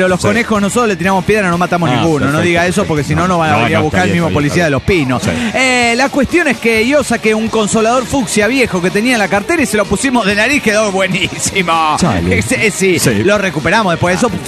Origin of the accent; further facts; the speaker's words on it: Dallas, Texas, United States; de Dallas, Texas.